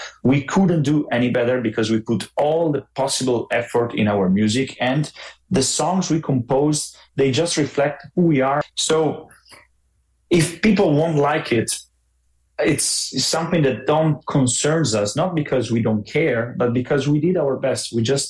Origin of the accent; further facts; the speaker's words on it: Italy; and I'm from Italy